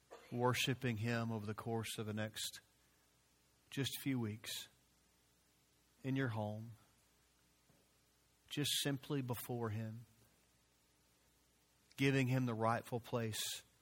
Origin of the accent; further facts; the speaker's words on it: Memphis, Tennessee, United States; I grew up in Memphis. I graduated from the University of Memphis.